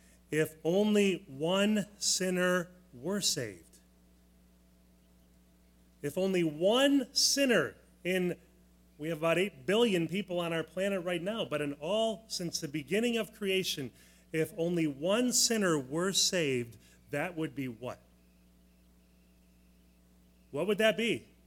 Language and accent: English; United States; That doesn't match up with me as an American, equal opportunity.